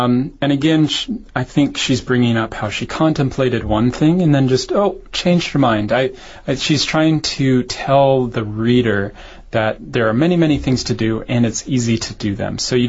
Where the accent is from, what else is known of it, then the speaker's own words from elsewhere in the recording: United States; now in Taipei, Taiwan; Yeah, I think as an American, I can't really relate to that 12th generation kind of family.